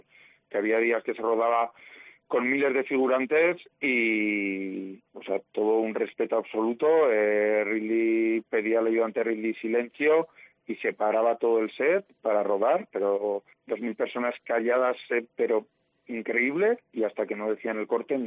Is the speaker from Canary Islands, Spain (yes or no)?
no; Navarre, Spain; se está enterando ahora la gente de que somos los navarros